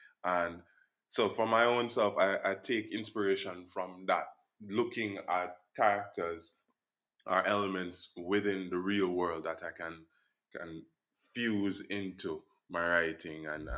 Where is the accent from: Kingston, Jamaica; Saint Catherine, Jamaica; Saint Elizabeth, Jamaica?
Saint Catherine, Jamaica; Spanish Town; I'm from Spanish Town, Jamaica.